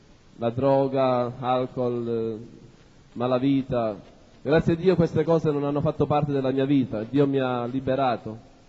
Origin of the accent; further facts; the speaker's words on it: Sicily, Italy; Io sono un siciliano, vengo dalla provincia di Ragusa. … conosco il Signore da quando sono nato, si può dire. La mia famiglia è credente